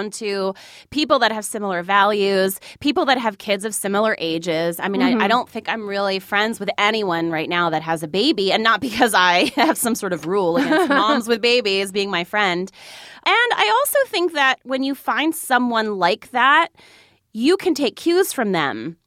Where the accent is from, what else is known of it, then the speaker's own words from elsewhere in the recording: New Jersey, United States; I mean, for me, I was living in Mississippi, and so I'm from New Jersey. I was really out of my element